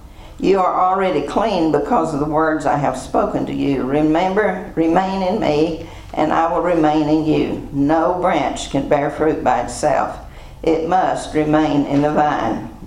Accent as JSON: {"language": "English", "region": "Texas", "country": "United States", "lives_now": "Central Texas, United States", "said": "Have you ever tried to grow anything in Central Texas? I came from the High Plains where we probably had 3 feet of dirt."}